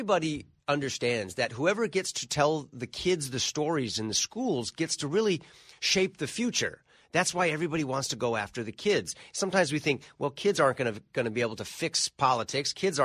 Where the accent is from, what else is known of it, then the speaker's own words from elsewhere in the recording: California, United States; And I come from California, the land of loose nuts and bolts.